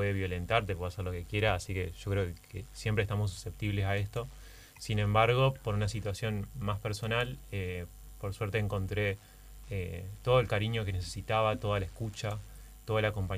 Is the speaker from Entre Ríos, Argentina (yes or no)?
yes; Paraná, Entre Ríos, Argentina; Siempre en Paraná.